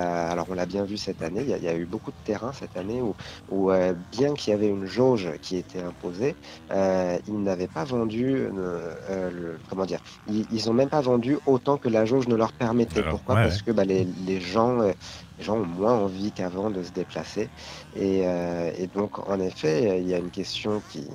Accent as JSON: {"language": "French", "country": "France", "said": "Alors moi, je suis français, je suis chauvin"}